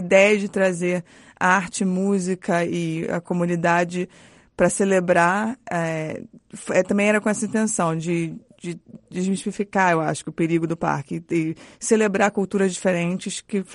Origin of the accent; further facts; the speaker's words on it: Brazil; Eu sou brasileira